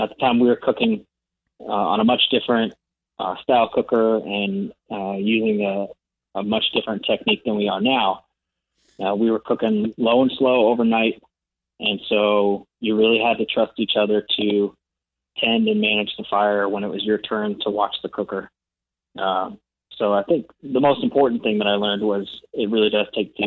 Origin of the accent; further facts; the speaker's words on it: Stockton, California, United States; now in Roseville, United States; We grew up in Stockton, California